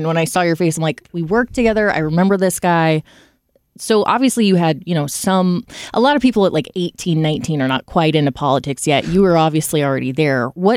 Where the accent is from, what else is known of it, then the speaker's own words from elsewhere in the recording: Illinois, United States; now in St. Louis, United States; So the reason we both work there is because we're both from Southern Illinois, and now we live in St. Louis.